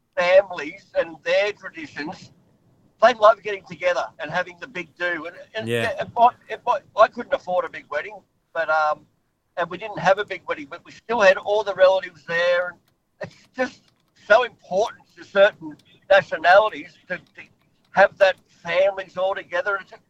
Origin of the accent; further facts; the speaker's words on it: Australia; I mean, me being an Aussie and experience and going through having all the Greeks there